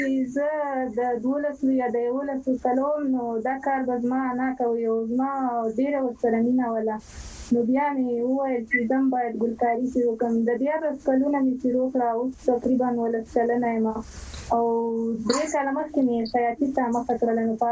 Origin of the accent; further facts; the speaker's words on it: Ghazni, Afghanistan; نو زه ډیر ویاړم چې زه د غزنی ولایت یم